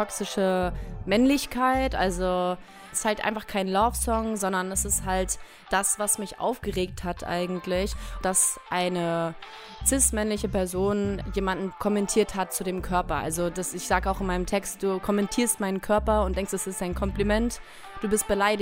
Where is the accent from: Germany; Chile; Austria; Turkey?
Germany; Hamburg; Ich komme aus Hamburg